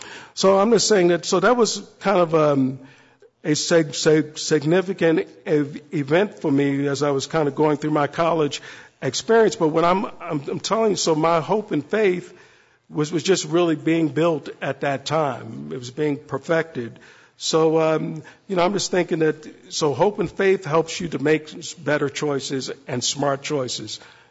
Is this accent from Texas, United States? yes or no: no; Maryland, United States; You know, growing up in Maryland, I mean, he was a big prospect back in the 80s.